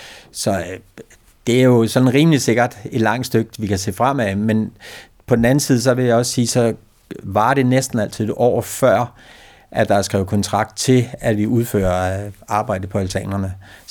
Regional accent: Sorø, Zealand, Denmark; born there; da jeg var født her i Sorø

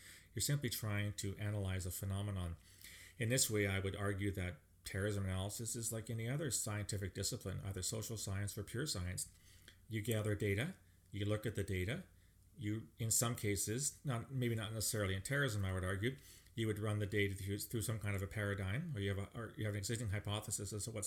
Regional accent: Canada; I will cite, for example, the Canadian Criminal Code, because as a Canadian, that's what I know best.

